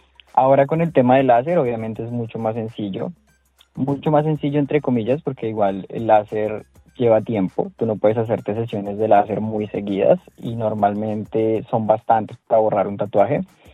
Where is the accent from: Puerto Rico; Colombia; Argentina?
Colombia; now in Melbourne, Australia; soy colombiano, soy latino